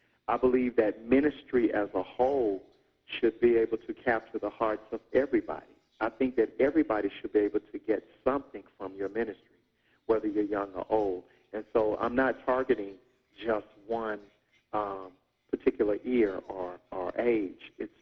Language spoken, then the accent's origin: English; the South, United States; I'm from the South, you know.